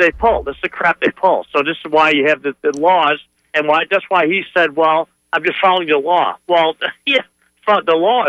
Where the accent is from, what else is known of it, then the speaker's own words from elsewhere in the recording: Atlanta, Georgia, United States; I've got friends in Atlanta. I'm from Atlanta originally.